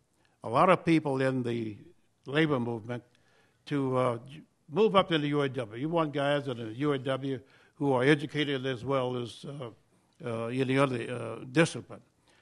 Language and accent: English; Evansville, Indiana, United States; moved away as an adult; when I got hired in 1941, I was 19 years of age as a kid there, I came up from Evansville, Indiana